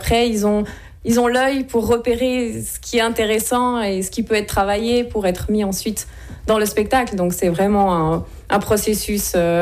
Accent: Switzerland; on est Suisse, on a été formé en Suisse et on travaille maintenant dans un cirque suisse.

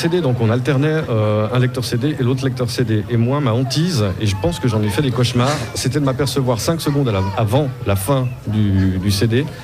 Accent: Jura, Switzerland; Moi, je venais des Franches-Montagnes et puis dans les Franches-Montagnes, on a un R qui est un peu râpeux, vous savez. Puis on a des O qui sont très ouverts

